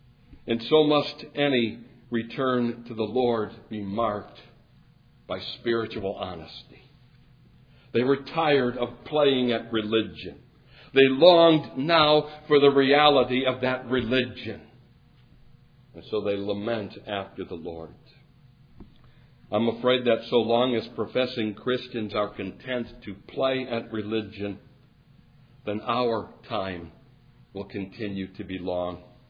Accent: Wisconsin, United States; My loyalty goes back to my home state when it comes to the area of sports, and so I follow the Wisconsin Badgers and the Green Bay Packers and the Brewers and the Bucks

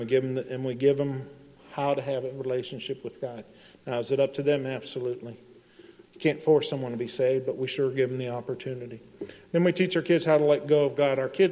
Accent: Akron, Ohio, United States; But we grew up in Akron, Ohio. Originally a Buckeye, please don't hate me. That's where my parents hatched me.

